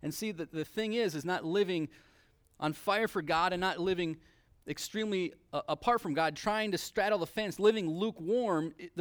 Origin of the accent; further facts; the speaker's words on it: Seattle, Washington, United States; also born or lived in Portland; I'm from Seattle, and we lived in Portland